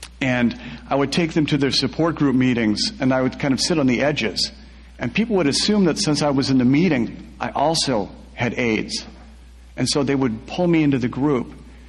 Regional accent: Pacific Northwest, United States; The Waitansi Island was based on all those really small towns that I grew up in the Pacific Northwest

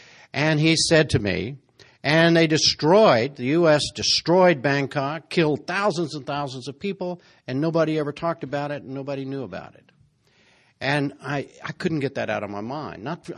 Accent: Wichita, Kansas, United States; I grew up in Wichita, Kansas, where it was one of the major Boeing plants that made the B-29, where it was located.

